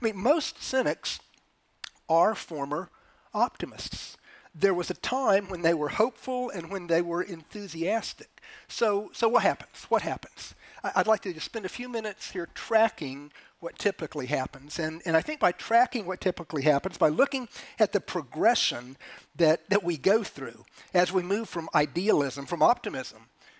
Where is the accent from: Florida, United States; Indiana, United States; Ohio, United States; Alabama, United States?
Florida, United States; I grew up in Florida, grew up on a lake.